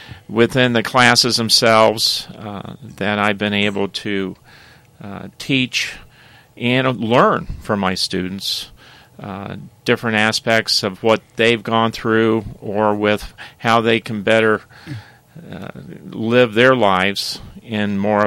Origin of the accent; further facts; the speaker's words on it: Worthington, United States; being in the Worthington area, growing up in Worthington, having a family and grandkids